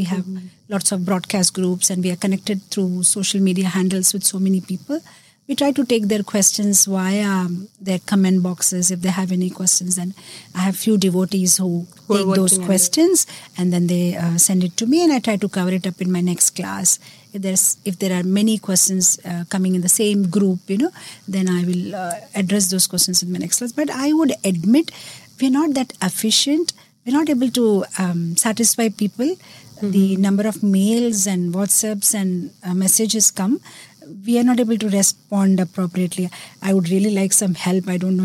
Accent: Mumbai, Maharashtra, India; first language Gujarati; English is a second language; Gujarati is my mother tongue because I'm a Gujarati from Bombay. And from my husband, I learned Bengali. So that way I speak English, Hindi, Telugu, Gujarati and Bengali.

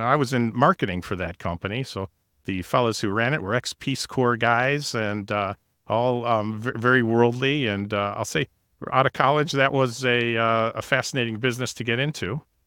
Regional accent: Michigan, United States; I grew up, like you, on the east side of the state.

